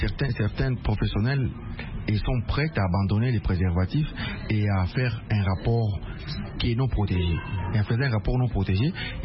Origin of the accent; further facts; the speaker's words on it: DR Congo; Chez nous, en RDC